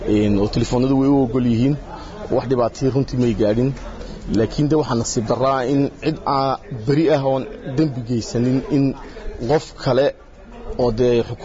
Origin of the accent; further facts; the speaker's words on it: Somaliland, Somalia; anagu kulayde dad reer Soomaaliland baan nahay muwaadiniin reer Soomaaliland baan nahay